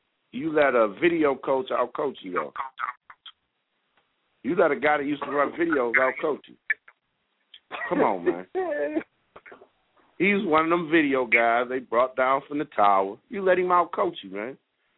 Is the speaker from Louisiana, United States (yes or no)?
no; Akron, Ohio, United States; I'm from Akron. Cleveland people don't like Akron people anyway.